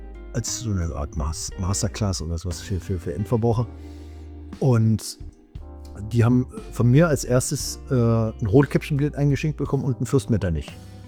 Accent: Berlin, Germany; Also ich bin ja ein Berliner, der das Rheingauer Rieslingblut in der Seele hat

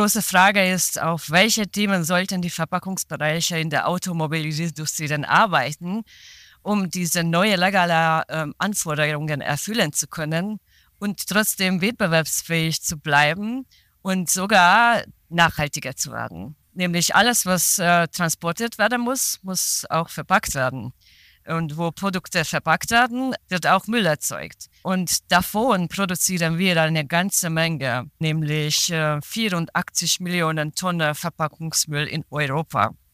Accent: Hungary; German is a second language; moved away as an adult; now in Germany; Ich komme ursprünglich aus Ungarn und erst als Erwachsener wegen Bosch kam ich nach Deutschland

